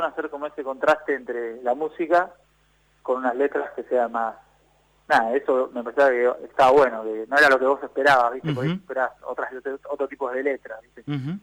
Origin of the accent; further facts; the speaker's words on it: Buenos Aires, Argentina; vivía en la casa donde me crié, en Boedo, y acá, bueno, donde vivo ahora está a dos cuadras.